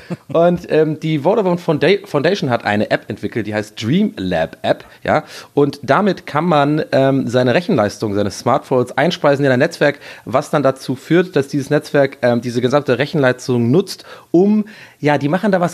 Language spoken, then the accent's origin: German; Berlin, Germany; dass ich habe null Bock auf die Nummer gerade als Berliner.